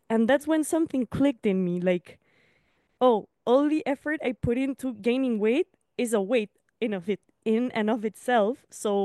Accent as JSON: {"language": "English", "country": "Chile", "said": "I come from Chile in South America."}